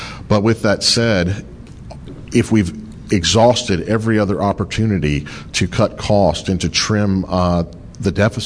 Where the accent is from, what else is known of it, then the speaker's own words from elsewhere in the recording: Virginia, United States; Well, I'm from the Tidewater area originally